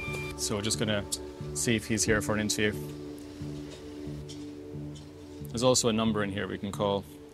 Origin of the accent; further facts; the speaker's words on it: Ireland; I'm an Irish reporter here just covering what's happening at Ohanish.